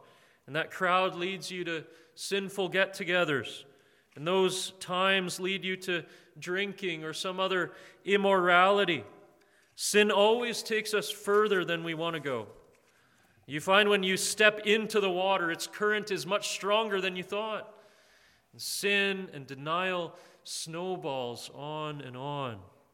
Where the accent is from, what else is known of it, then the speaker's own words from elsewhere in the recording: Canada; as a Canadian, how you can roll snow when it's nice and it's wet